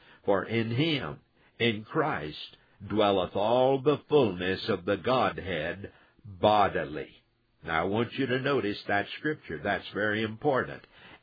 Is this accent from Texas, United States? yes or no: yes; Texas, United States; I remember when I was a kid, I grew up out in West Texas, one of the states here in the United States.